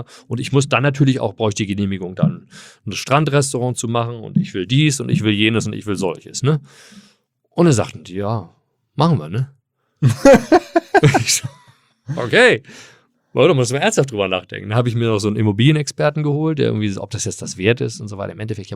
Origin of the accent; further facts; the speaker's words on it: Hamburg, Germany; also born or lived in California, United States; ich bin ja hier aufgewachsen in Hamburg